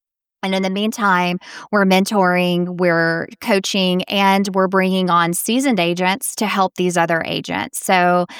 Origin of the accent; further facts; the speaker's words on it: Louisiana, United States; and then I moved back to my home state, Louisiana.